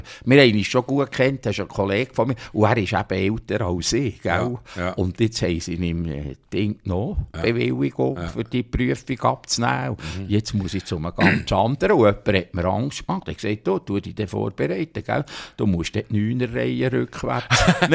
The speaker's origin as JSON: {"language": "German", "region": "Bern", "country": "Switzerland", "said": "Ich bin kein typischer Berner."}